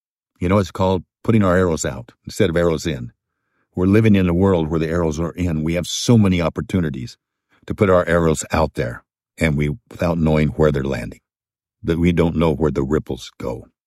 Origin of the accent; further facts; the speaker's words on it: California, United States; I grew up in Southern California.